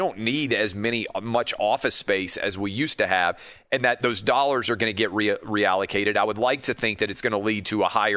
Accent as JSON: {"language": "English", "town": "Nashville", "region": "Tennessee", "country": "United States", "tie": "born or raised there", "said": "My hometown of Nashville is now basically 100% open."}